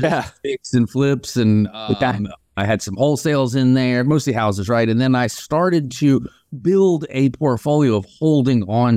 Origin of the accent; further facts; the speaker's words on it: Atlanta, Georgia, United States; I'm from Atlanta. So I thought, you know, growing up, I'm gonna fly for Delta.